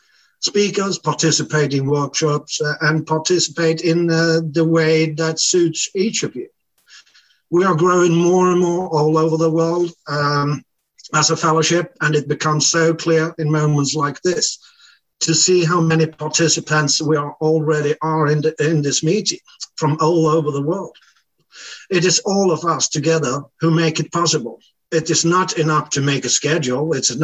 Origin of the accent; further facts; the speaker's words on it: Sweden; I'm from Sweden